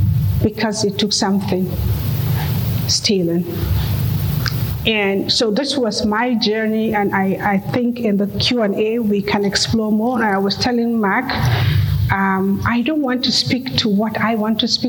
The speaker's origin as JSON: {"language": "English", "region": "Northern Nigeria", "country": "Nigeria", "tie": "born there", "said": "I was born in the northern part of Nigeria."}